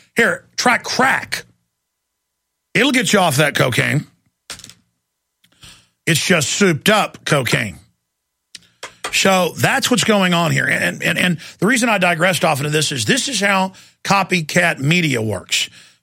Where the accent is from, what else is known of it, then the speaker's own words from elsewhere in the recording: Dallas, Texas, United States; I've been attacked before by five or six people growing up in Dallas.